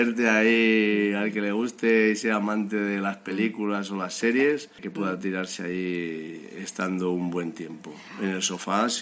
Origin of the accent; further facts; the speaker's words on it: Zamora, Castile and León, Spain; Y bueno, soy de Zamora